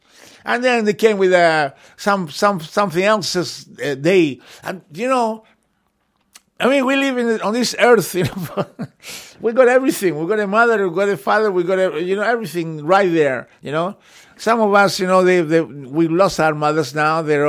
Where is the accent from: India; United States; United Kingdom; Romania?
United Kingdom; England; So, yeah, we came when we were really, really young, you know, and we grew up in England, you know. I've been here 50 years, can you imagine that?